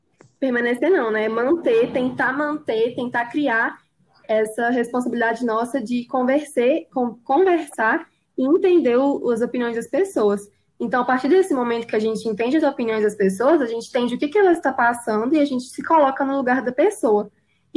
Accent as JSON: {"language": "Portuguese", "country": "Brazil", "said": "A nossa cultura, a nossa identidade como brasileiro, como cidadão."}